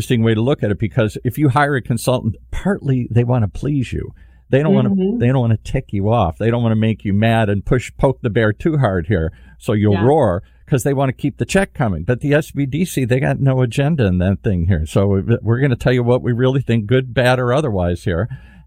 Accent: Detroit, Michigan, United States; I grew up in Detroit.

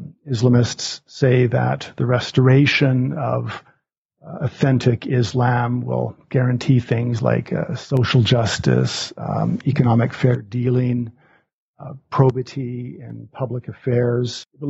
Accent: Alberta, Canada; I grew up in Alberta, Canada.

